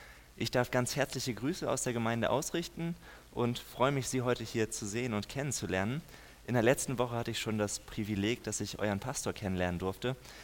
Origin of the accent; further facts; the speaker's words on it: Schleswig-Holstein, Germany; Und ich selber bin gebürtiger Norddeutscher, ich komme aus Schleswig-Holstein oben.